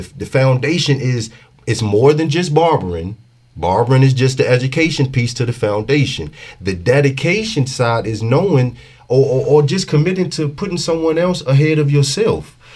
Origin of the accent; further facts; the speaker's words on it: Santa Cruz, Virginia, United States; I'm from Santa Cruz, which is down Tappahannock.